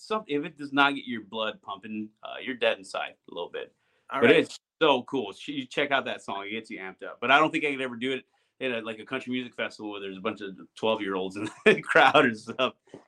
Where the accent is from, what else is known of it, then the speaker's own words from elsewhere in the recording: Texas, United States; I grew up in Texas